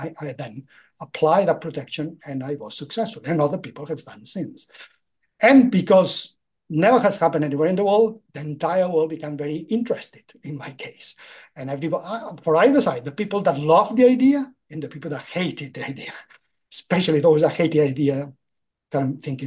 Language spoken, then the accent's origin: English; Catalonia, Spain; English is a second language; now in United Kingdom; since I was originally from Catalonia. I moved in the UK 30 years ago